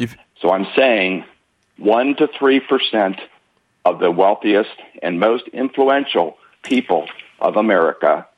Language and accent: English; Ohio, United States; I'm a Midwestern boy, born and raised in Ohio.